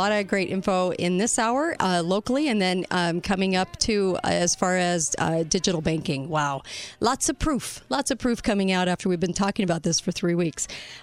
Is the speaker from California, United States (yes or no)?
yes; California, United States; I know I grew up in California, so that's all we ever heard about was the big one coming.